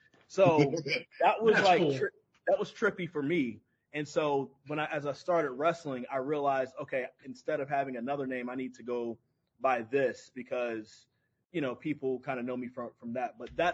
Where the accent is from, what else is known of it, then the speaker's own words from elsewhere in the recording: Greensboro, North Carolina, United States; I'm from North Carolina as well. But I'm from Greensboro. So when I think of school wrestling, I think of Greensboro Coliseum. I think of all that. That's where I came from.